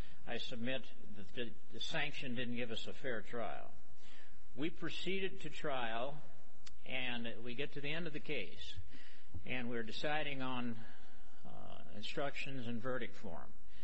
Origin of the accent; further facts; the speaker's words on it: Phoenix, Arizona, United States; I'm from Phoenix